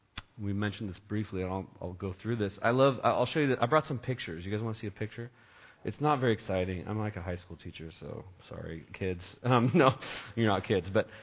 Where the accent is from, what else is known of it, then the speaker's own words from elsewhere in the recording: Oregon, United States; I'm an American. I'm an Oregonian.